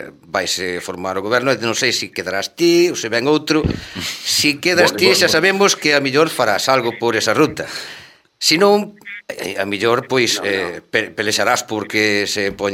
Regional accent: Benvibre, Galicia, Spain; eu son de Benvibre

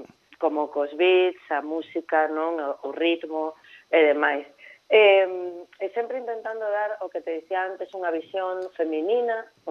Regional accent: Vigo, Galicia, Spain; also born or lived in Moaña; Eu criei-me en Vigo, estudié en Vigo, todo, fixen a miña carreira. Comecei nas rúas de Vigo

